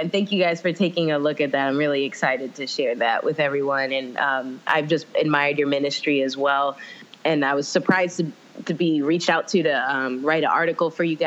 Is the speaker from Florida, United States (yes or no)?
yes; Orlando, Florida, United States; also born or lived in Philippines; now in Tampa, United States; I was born in the Philippines. My mom's Filipino Puerto Rican. My dad's Jamaican. I was raised in Orlando, Florida. Ended up going to college in Tampa, Florida, which is not too far, like 2 hours from there. And I live now in Tampa with my husband.